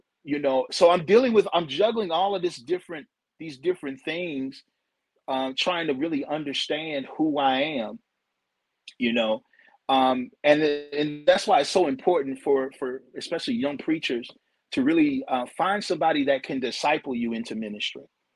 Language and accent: English; Virginia, United States; I remember I came down here to South Carolina to preach my, because I'm from Virginia, and I came down here to preach my first revival.